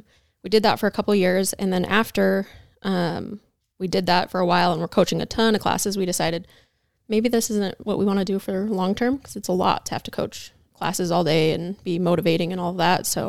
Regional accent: Pocatello, Idaho, United States; Originally from Pocatello, Idaho.

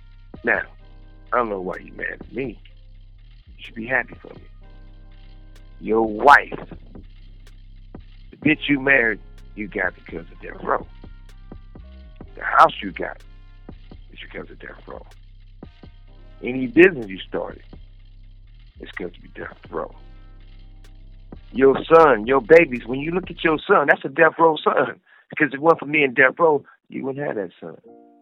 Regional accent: West Coast, United States; born there; I was born on the West Coast. West Coast was made me. I live for the West Coast.

